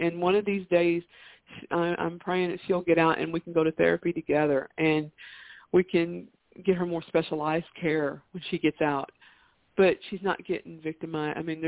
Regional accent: the South, United States; because, you know, I'm from the South, we have two names

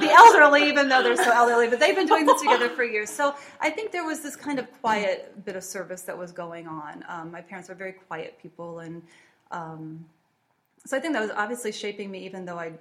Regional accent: East Moline, Illinois, United States; also born or lived in Chicago; now in Davenport, United States; Well, I am a native to the Quad City area. I grew up in East Moline, and my mother is still living in the house that I was brought to home to, so some 43 years later, just from this area, glad now to call Davenport my home.

